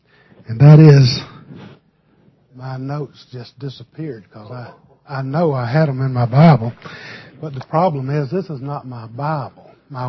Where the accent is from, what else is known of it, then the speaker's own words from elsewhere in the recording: Alabama, United States; But anyway, I grew up in South Alabama, way out in the country, and we just old country folks.